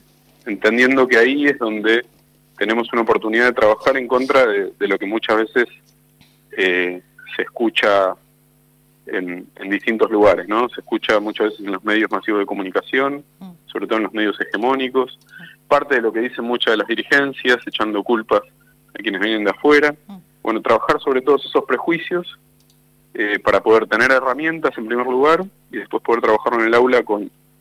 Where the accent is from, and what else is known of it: Argentina